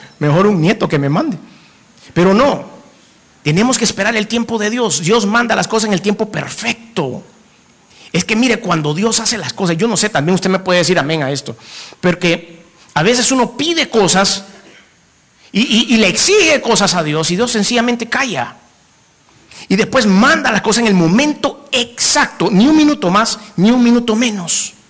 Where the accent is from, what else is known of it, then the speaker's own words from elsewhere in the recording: El Salvador; Soy salvadoreño, no puedo hacer cola.